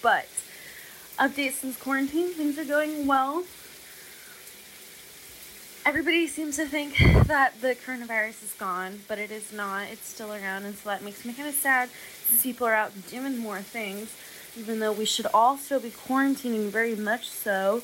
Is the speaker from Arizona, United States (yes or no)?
no; California, United States; since I'm from California, I have to sign up for mail voting early.